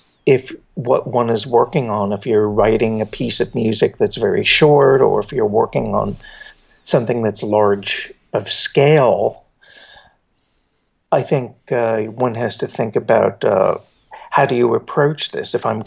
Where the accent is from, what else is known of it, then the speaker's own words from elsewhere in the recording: New Jersey, United States; now in New York, United States; I grew up in New Jersey, but I was very close to New York.